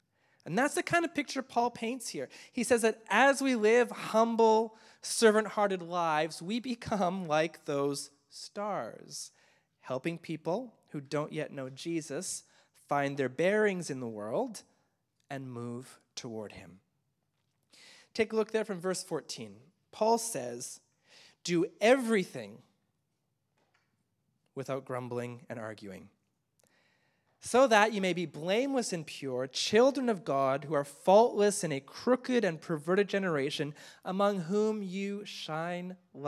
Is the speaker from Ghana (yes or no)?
no; Canada; everything I loved about growing up in Canada